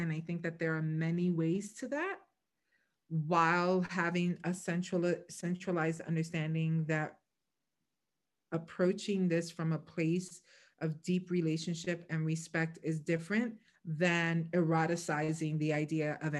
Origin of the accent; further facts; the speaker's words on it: Brooklyn, New York, United States; now in Lancaster, United States; when I introduce myself, I let people know now that I'm from Brooklyn because I don't know what the fuck they're expecting out of somebody living in Lancaster, Pennsylvania.